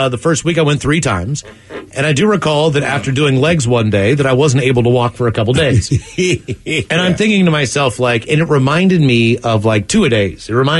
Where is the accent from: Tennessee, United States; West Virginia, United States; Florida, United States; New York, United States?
West Virginia, United States; where I grew up in West Virginia, it was one of the bigger towns, but it's also, West Virginia is still West Virginia.